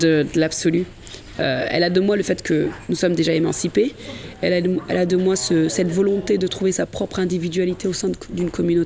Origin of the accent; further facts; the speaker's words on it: France; born there; Moi je suis franco-sénégalaise, je suis née en France